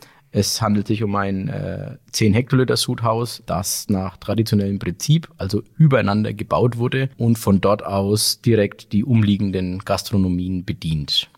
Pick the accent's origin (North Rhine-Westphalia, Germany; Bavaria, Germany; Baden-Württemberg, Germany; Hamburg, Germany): Bavaria, Germany; Bamberg; Ich bin Mitinhaber der Bamberger Ahornderbräu und bin auch gebürtiger Bamberger, wohne in Bamberg und liebe Bamberg und Bier.